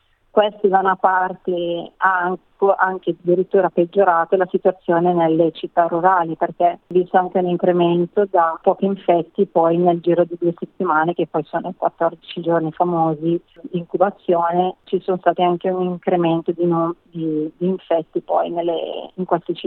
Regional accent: Bergamo, Lombardy, Italy; now in Moscow, Russia; Io provengo da Bergamo, quindi io seguivo molto la situazione bergamasca

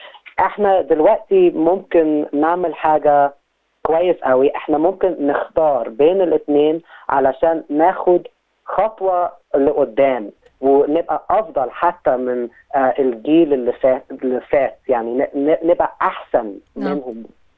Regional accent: Egypt; now in Australia; ده شيء إحنا فخورين قوي بيها كمصريين.

